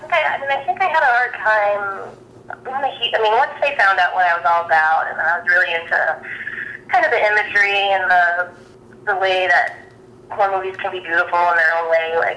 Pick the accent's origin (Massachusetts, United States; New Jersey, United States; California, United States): Massachusetts, United States; I grew up on Cape Cod, so very resort town, and I would never go in the ocean because of Jaws.